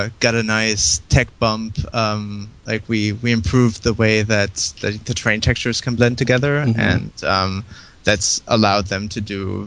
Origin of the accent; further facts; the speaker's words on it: Germany; English is a second language; I'm originally from Germany, Yes. So in German, it would be